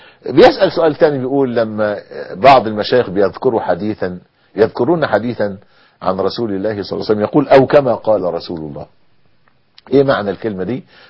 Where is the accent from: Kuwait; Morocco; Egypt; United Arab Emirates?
Egypt